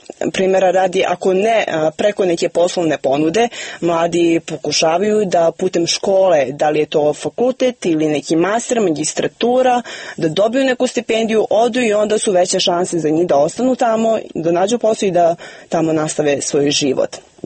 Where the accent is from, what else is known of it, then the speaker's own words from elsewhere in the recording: Mitrovica, Mitrovica District, Kosovo; now in Pristina, Kosovo; ja sam iz Mitrovice dobila poslovnu ponudu u Prištini, onda sam se preselila, sad trenutno živim u Prištini